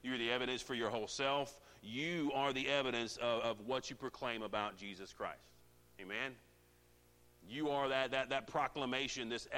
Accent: Indiana, United States; I'm from Indiana, we have cornfields and apple orchards. I think there's other things in Indiana, we have a lot of those, right?

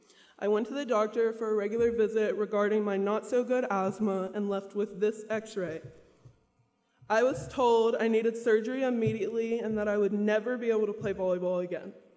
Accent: Texas, United States; I'm from Texas, about 45 minutes outside of Dallas.

